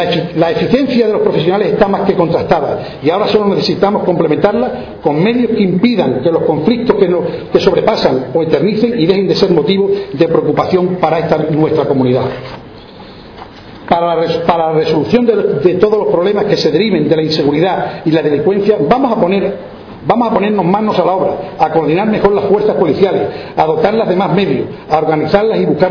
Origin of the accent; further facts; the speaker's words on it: Extremadura, Spain; Nuestra fuerza como extremeños está en nuestro carácter, en nuestra identidad, en nuestra capacidad de supervivencia